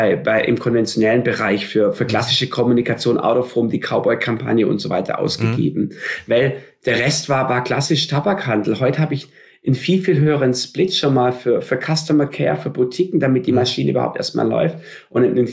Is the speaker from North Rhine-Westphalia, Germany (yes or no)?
no; Stuttgart, Baden-Württemberg, Germany; Ich bin gebürtiger Stuttgarter im Schwabenland, auf dem Land.